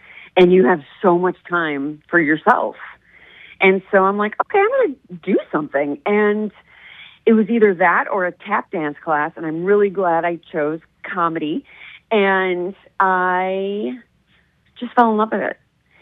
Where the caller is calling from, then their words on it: Chicago, Illinois, United States; So I'm in Chicago.